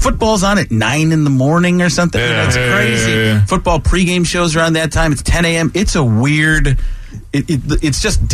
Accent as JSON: {"language": "English", "region": "Midwest", "country": "United States", "tie": "born or raised there", "said": "Everywhere out on this side of the country, because I grew up in the Midwest and everything's like, okay."}